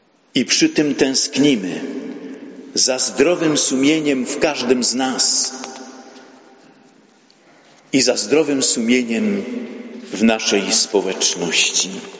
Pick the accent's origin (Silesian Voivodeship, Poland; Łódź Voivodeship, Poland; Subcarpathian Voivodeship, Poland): Silesian Voivodeship, Poland; I tego nie idzie zrozumieć, powiedzielibyśmy u nas na Śląsku.